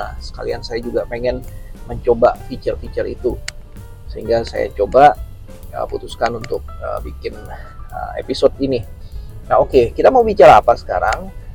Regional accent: Sumatra, Indonesia; now in Java, Indonesia; Saya berasal dari Sumatera, sudah pasti saya menginjakkan kaki di sana, terus saya tinggal di sini, di Jawa.

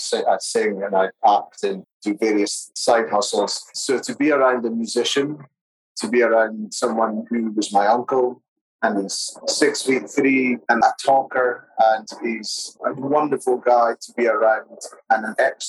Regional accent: Aberdeen, Scotland, United Kingdom; moved away as an adult; now in London, United Kingdom; I'm from Aberdeen and moved to London in about 2011.

